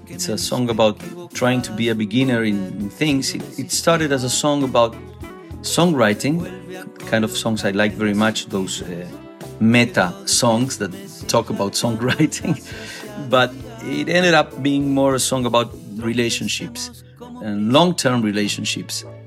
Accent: Uruguay; I have this cousin of mine, which we grew up together in Uruguay.

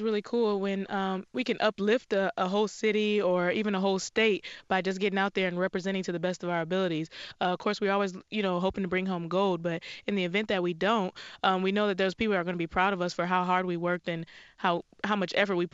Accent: Rochester, Pennsylvania, United States; Pennsylvania. Yeah, but I'm from Rochester, Pennsylvania.

